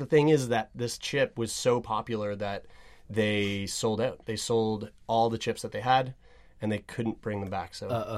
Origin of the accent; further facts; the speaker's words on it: St. John's, Newfoundland and Labrador, Canada; born there; Well, I was born in St. John's.